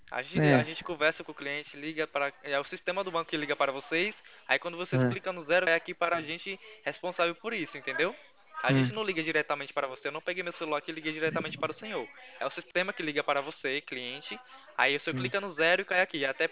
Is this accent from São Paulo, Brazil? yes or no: yes; Campinas, São Paulo, Brazil; A gente é de Campinas, São Paulo.